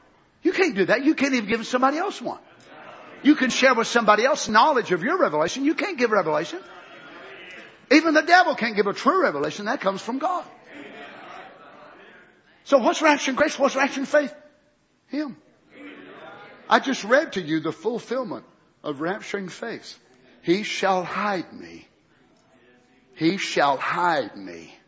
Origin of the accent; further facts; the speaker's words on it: United States; And as an American, I can't hardly stand to see what our nation has become.